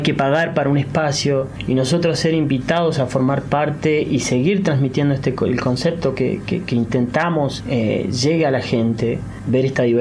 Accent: Zapala, Neuquén, Argentina; una producción de acá, de Zapala, digo yo de Zapala, pues lo defiendo conmigo, pues soy nativo de acá

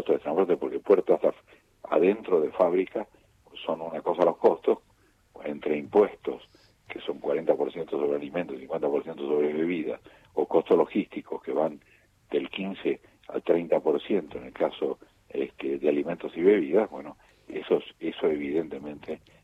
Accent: Argentina; como empresariado argentino

